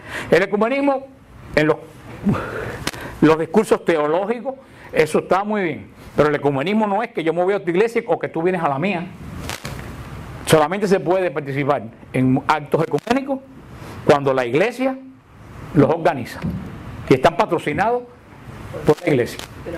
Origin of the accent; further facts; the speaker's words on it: Cuba; en mi pueblo, donde vivía en Cuba, que era un muchacho